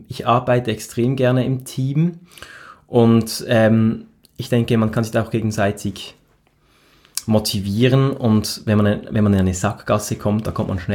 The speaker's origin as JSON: {"language": "German", "town": "Reigoldswil", "region": "Basel-Landschaft", "country": "Switzerland", "tie": "born or raised there", "said": "Also ich bin ja in Reigoldswil aufgewachsen, in einem schönen, idyllischen, sehr idyllischen Dorf mit einer Gondelbahn zur Wasserfalle"}